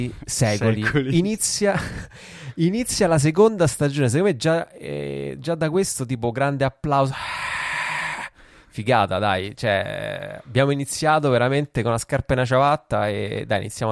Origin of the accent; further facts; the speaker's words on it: Rome, Lazio, Italy; sono romano